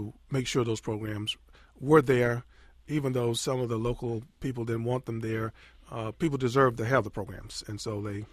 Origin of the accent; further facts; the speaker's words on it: the South, United States; I'm from the South, so I'm not a critic of the South.